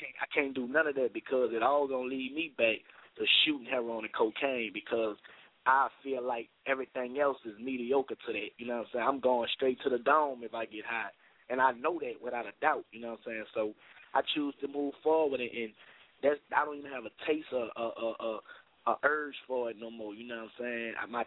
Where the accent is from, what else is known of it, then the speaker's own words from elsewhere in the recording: New Orleans, Louisiana, United States; And I'm from the hood. I'm from the Magnolia Project